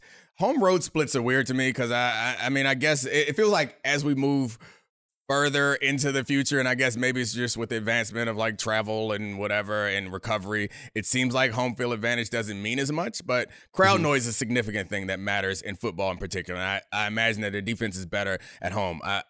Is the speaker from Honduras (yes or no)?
no; United States; Like, I want you to know I'm American.